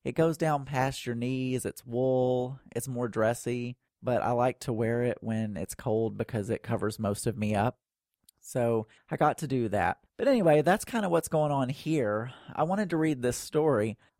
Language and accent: English; Arkansas, United States; also born or lived in Dallas; I never thought I would move back to Arkansas because I'm from South Arkansas, and there is nothing there at all. There's absolutely nothing in South Arkansas.